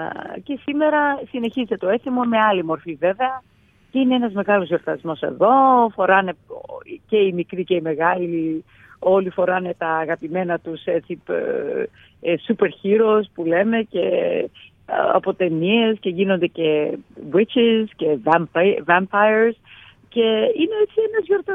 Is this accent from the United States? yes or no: yes; New York, United States; Μου λένε από πού είσαι, λέω I'm from New York, it's really not America.